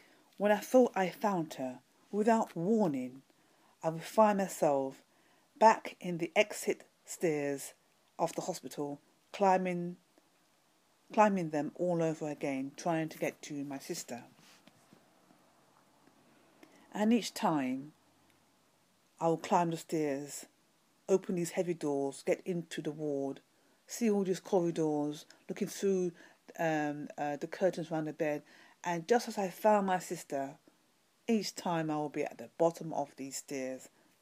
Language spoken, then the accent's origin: English; London, United Kingdom; from London, UK.